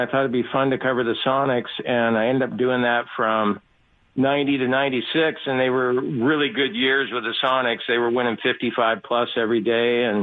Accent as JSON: {"language": "English", "town": "Redmond", "region": "Washington", "country": "United States", "tie": "born or raised there", "said": "And my dream when I was growing up in Redmond was I read the PI sports section all the time with John Owen and Royal Brougham and Lenny Anderson."}